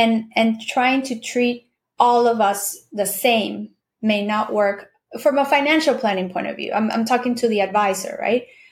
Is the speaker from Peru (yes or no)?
yes; Peru; English is a second language; I'm from Peru, right? So I may be different than somebody from the Caribbean or somebody from Mexico or somebody from Chile.